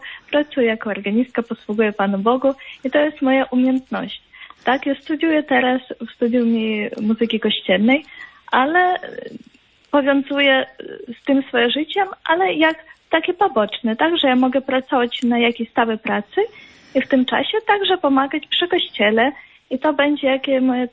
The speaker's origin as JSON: {"language": "Polish", "town": "Zaporizhzhia", "region": "Zaporizhzhia Oblast", "country": "Ukraine", "second_language": "Polish", "said": "ja pochodzę z Zaporoża, z pięknego miasta, które znajduje się na zachodzie Ukrainy, na wschodzie Ukrainy, przepraszam bardzo."}